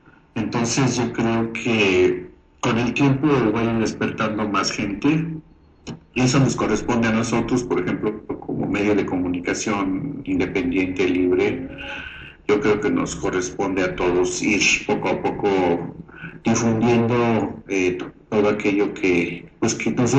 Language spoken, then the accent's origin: Spanish; Mexico; para que nos sintamos más orgullosos como mexicanos